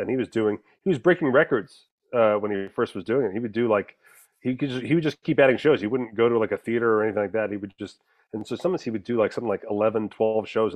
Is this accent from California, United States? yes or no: no; Las Vegas, Nevada, United States; I am from Vegas, so I'm billed as from Vegas